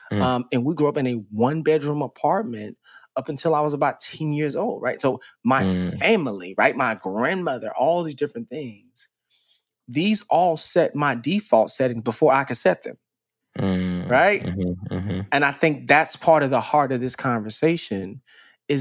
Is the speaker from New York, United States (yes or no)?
no; Dallas, Texas, United States; I grew up in Dallas, Texas.